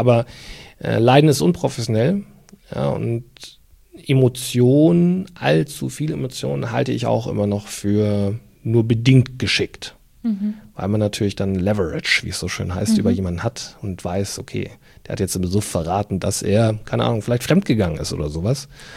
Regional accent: Regensburg, Bavaria, Germany; born there; ich komme ja gebürtig aus Regensburg

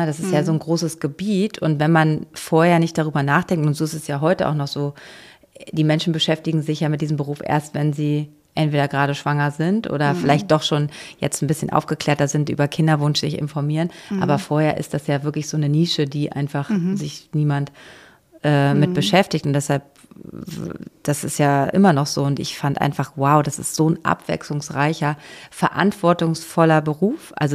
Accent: Stendal, Saxony-Anhalt, Germany; born there; ich bin 85 geboren. Da war natürlich noch die DDR, also ich bin in der DDR geboren, in einer Frauenklinik in Stendal

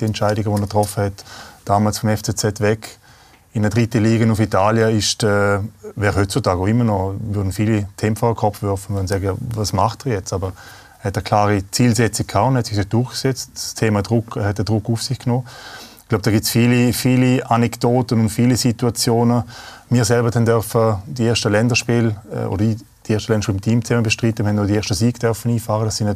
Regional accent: Liechtenstein; weil wir haben als Liechtensteiner nicht unbedingt den einfachen Weg ins Profitum

